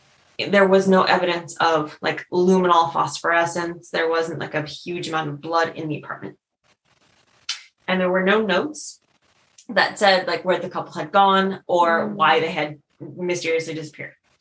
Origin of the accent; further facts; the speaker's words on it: Connecticut, United States; for example, I'm from Connecticut.